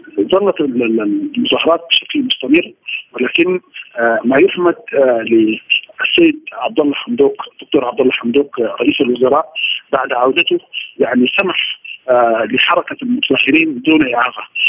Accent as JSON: {"language": "Arabic", "country": "Sudan", "said": "وإحنا كسودانيين نفتكر إنه ضروري جدا إنه تعود السلطة في الحكم المدني"}